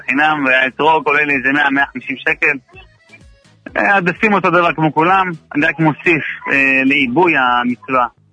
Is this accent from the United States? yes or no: no; Yemen; אני מתימן